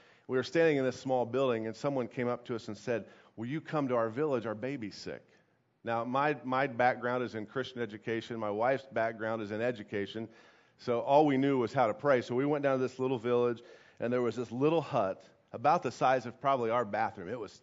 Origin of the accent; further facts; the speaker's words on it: Hope, Indiana, United States; I grew up in Hope, and it was just good to be back in God's country again.